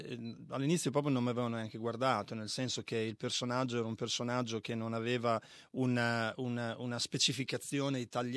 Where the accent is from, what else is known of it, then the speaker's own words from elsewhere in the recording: Bologna, Emilia-Romagna, Italy; moved away as an adult; now in Australia; sono nato a Bologna e sono in Australia quest'anno da 24 anni.